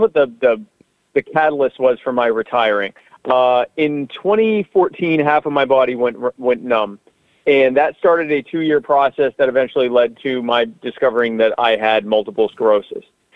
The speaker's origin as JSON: {"language": "English", "town": "Myrtle Beach", "region": "South Carolina", "country": "United States", "said": "I'm from Myrtle Beach. I know what's going to happen."}